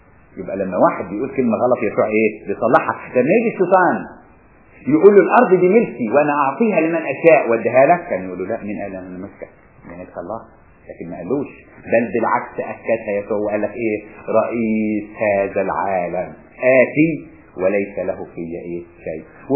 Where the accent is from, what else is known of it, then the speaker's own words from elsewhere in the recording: Upper Egypt, Egypt; انا لما كنت امشي عندنا في الصعيد